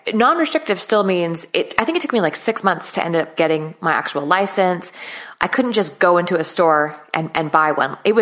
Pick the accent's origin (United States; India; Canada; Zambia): Canada; now in Australia; I'm Canadian, man. I live I live in Australia, but I'm Canadian through and through.